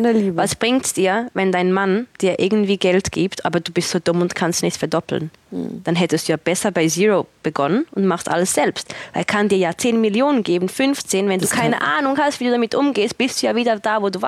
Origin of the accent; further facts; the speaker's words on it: Switzerland; Das gibt es bei uns in der Schweiz nicht.